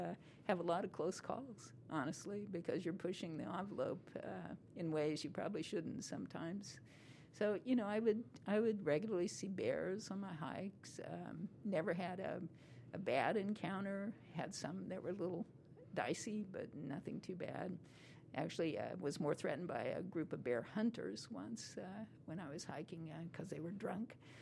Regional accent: Kansas, United States; Well, I came from Kansas

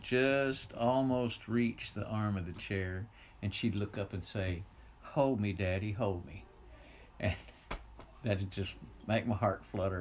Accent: Arab, Alabama, United States; we're country people from Arab, and we lived out on the in a little area called Egypt Woods.

